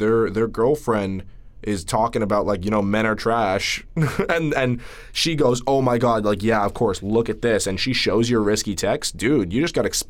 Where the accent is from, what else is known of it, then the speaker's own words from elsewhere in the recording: Canada; We're Canadian.